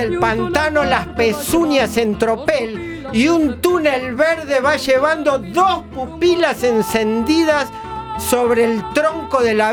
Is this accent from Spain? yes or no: no; Santa Fe, Argentina; Yo soy de Santa Fe.